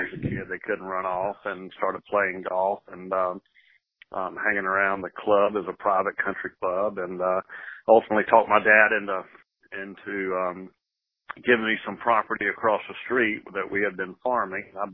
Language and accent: English; South Carolina, United States; they took a bit of a liking to me early on because I was from South Carolina